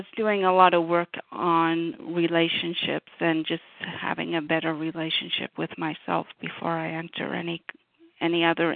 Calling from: Canada; I'm calling from Canada.

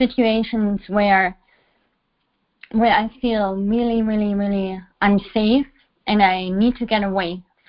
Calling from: Seattle, Washington, United States; from Seattle.

